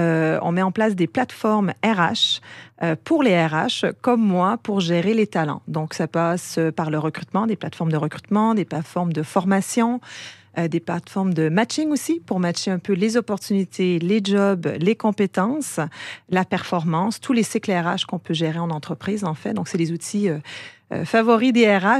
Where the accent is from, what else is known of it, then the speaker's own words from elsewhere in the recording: Quebec, Canada; now in France; Je viens du Canada, mais pas de Talentsoft Canada.